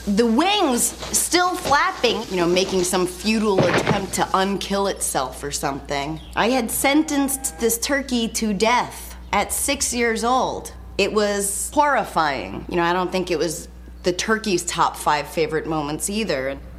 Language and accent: English; New Hampshire, United States; I grew up in New Hampshire, and we lived right next door to the farm